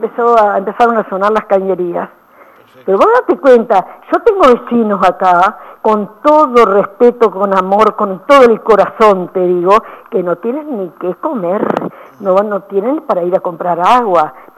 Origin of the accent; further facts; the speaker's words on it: Paso de los Toros, Tacuarembó, Uruguay; born there; somos habitantes de Paso de los Toros, nacimos en Paso de los Toros